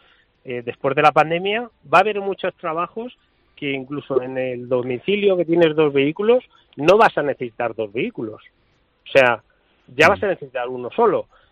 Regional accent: Valencian Community, Spain; Oye, como sabéis, yo soy valenciano

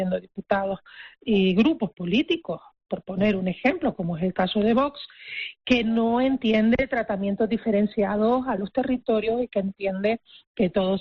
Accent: Canary Islands, Spain; de cómo afecta una realidad como la Canaria. Porque las medidas que en el continente pueden resolver problemas a veces para nosotros son insuficientes o incluso perjudiciales.

